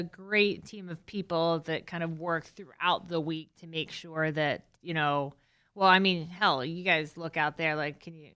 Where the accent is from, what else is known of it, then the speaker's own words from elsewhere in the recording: Pittsburgh, Pennsylvania, United States; But yeah, I grew up in Pittsburgh.